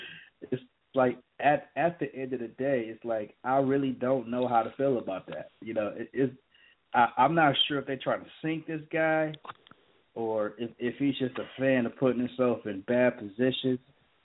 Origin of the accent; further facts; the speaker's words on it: Detroit, Michigan, United States; I grew up in Detroit on the west side.